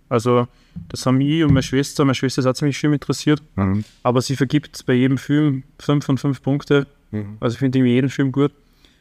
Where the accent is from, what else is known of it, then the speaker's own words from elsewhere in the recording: Upper Austria, Austria; weil ich komme aus dem Mühlviertel.